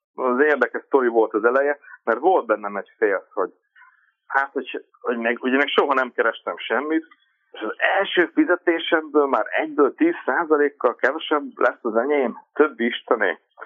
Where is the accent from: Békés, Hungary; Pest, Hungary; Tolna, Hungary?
Tolna, Hungary; Szekszárd; Szekszárdon, én szekszárdi vagyok